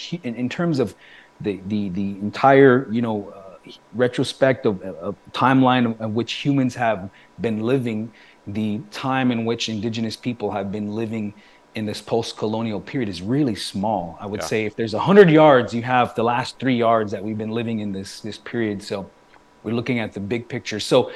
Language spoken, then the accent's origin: English; Salt River, Arizona, United States; so I grew up on the Anakamir to Autham community, the Salt River. Our government name is Salt River Pima Maricopa Indian Community